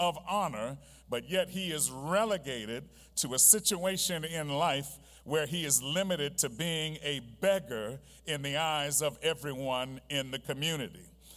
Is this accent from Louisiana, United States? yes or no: no; New York, United States; and yes, I'm from New York, so I'm gonna throw in there the immigrants also